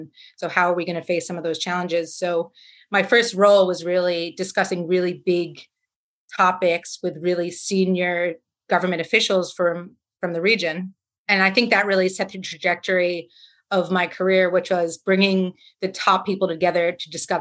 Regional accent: United States; accent: American; So obviously you can hear from my accent that I'm American.

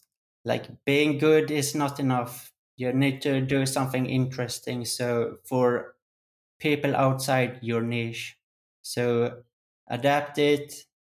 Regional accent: Gothenburg, Västra Götaland, Sweden; I'm moving back to Sweden in 1 month, and I'm excited to explore Stockholm. I'm from Gothenburg, but this is my first time living in the capital of Sweden.

